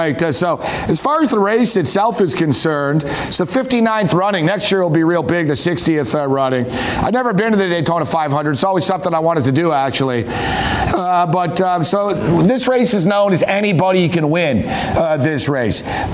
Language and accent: English; Montreal, Quebec, Canada; I grew up in Montreal, which is a big racing town